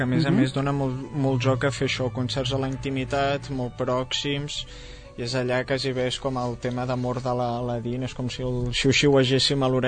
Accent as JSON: {"language": "Catalan", "town": "Sabadell", "region": "Catalonia", "country": "Spain", "said": "els dos som de Sabadell"}